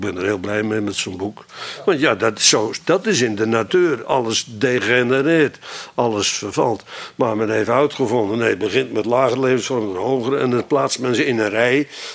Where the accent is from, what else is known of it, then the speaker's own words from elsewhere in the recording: Sint Pancras, North Holland, Netherlands; Ja, ik kwam uit Sint Pancras.